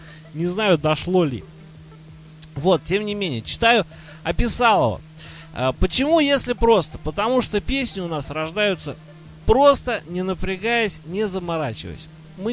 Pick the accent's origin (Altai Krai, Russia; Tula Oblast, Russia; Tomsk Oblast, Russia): Tula Oblast, Russia; Tula; ты так, как туляк, ты меня должен понять.